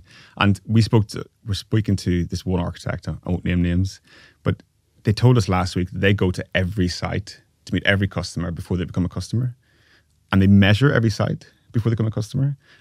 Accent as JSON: {"language": "English", "region": "Northern Ireland", "country": "United Kingdom", "accent": "Northern Irish", "said": "my accent's very strong. So if you can't understand me, just my strong, thick Northern Irish accent."}